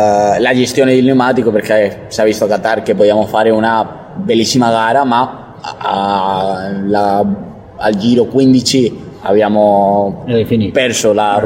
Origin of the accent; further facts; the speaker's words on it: Mazarrón, Region of Murcia, Spain; Italian is a second language; Di Massarrón, di Murcia.